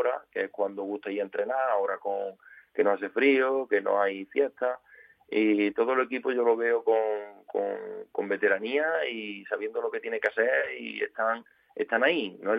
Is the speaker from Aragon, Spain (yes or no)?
no; Pedrera, Andalusia, Spain; Porque yo soy de Pedrera